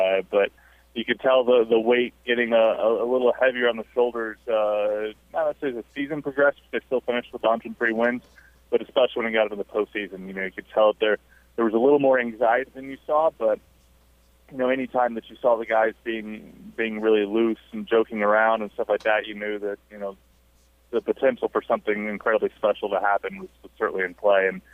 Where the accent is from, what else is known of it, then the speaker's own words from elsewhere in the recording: Midland, Texas, United States; now in Indiana, United States; I grew up in Midland, Texas, and get home in the afternoons from school, and we had WGN